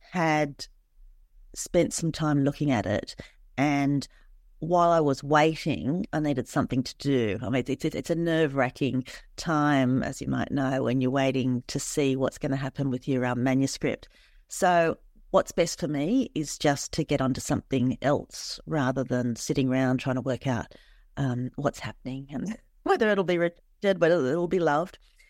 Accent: Wollongong, New South Wales, Australia; also born or lived in Sydney; So when I grew up in Wollongong, and when I moved to Sydney for university, at first I lived close to the uni, and then later on my then partner and I moved out to the beaches

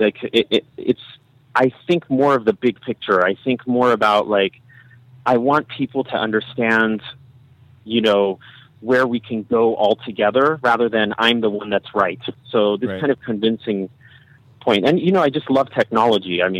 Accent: Berkeley, California, United States; maybe this is because I come from Berkeley and I'm like, a Californian

